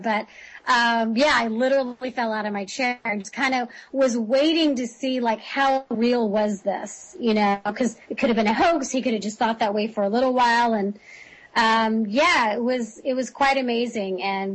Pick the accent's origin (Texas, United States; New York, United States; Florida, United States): Texas, United States; I believed, I'm from Texas, they're based in Texas, I thought it would be all Texas friendly